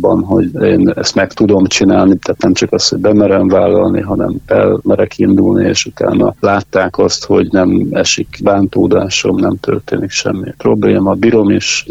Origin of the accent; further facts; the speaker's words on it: Bojt, Hajdú-Bihar, Hungary; nekem egy út onnan Bojtról, így hívják a kisfalut, ahonnan származom